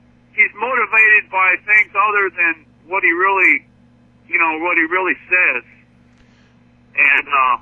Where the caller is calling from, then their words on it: Greenville, United States; I'm calling from Greenville.